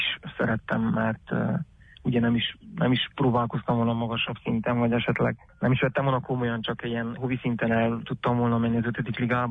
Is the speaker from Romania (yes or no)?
yes; Transylvania, Romania; akik vagyunk és akik élünk itt a szűk Erdélyben, akik székelyek vagyunk, hogy ezt kifele büszkén is vállaljuk